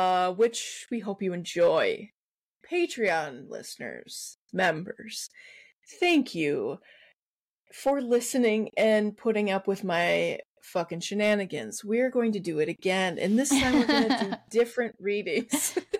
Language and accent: English; Midwest, United States; As a Midwesterner, I know that you laugh your ass off at how I talk.